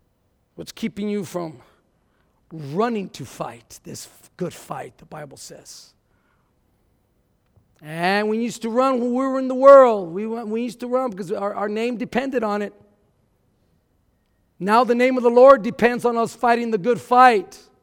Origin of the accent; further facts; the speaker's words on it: Texas, United States; I'm from Texas, man. Try me.